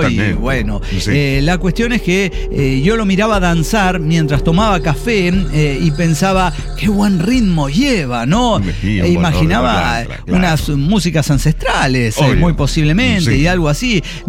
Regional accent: Mexico; es que soy mexicana

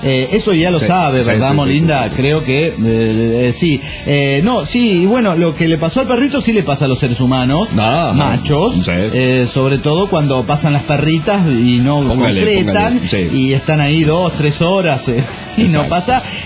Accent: Quito, Pichincha, Ecuador; de Quito, Ecuador.

